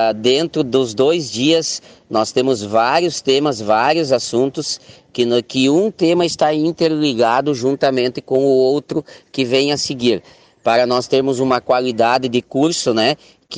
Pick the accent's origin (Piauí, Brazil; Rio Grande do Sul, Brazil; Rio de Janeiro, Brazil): Rio Grande do Sul, Brazil; Santa Rosa; eu sou natural de Santa Rosa, aqui do Rio Grande do Sul